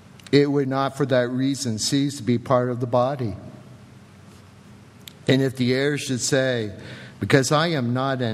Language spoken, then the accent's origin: English; England, United Kingdom; and forgive my Latin, I'm English.